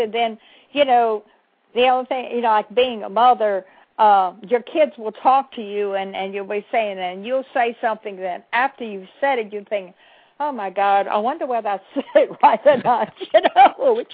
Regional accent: Louisiana, United States; being a Cajun and you know, just learning, just actually knowing one really good language.

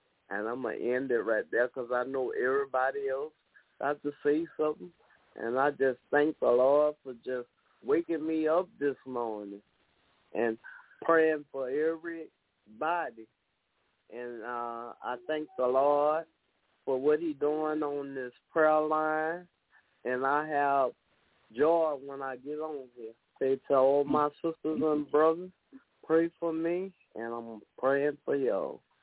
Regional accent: Houma, Louisiana, United States; I'm from Houma, Louisiana.

